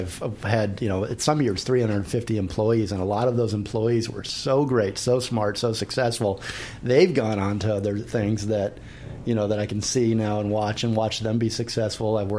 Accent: California, United States; accent: California mumble; My accent is California mumble.

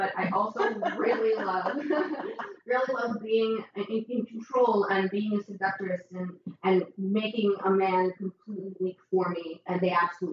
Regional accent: Beverly Hills, California, United States; born there; And I was born in Beverly Hills.

